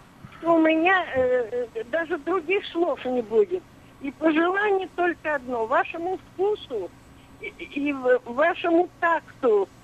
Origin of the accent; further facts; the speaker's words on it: Boston, Massachusetts, United States; Я из Бостона